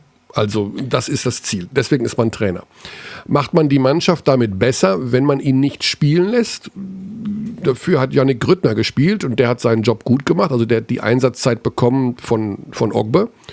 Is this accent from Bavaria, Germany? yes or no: no; Hagen, North Rhine-Westphalia, Germany; born there; Wir sind beide in Hagen geboren.